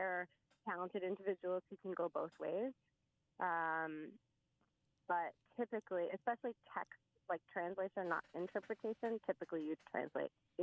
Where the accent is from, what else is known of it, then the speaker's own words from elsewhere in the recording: New Jersey, United States; I grew up in New Jersey